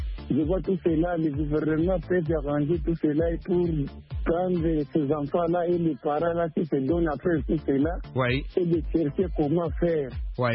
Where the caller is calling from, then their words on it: Bujumbura, Bujumbura Mairie, Burundi; On est bien rangé, tout va bien ici chez nous au Burundi.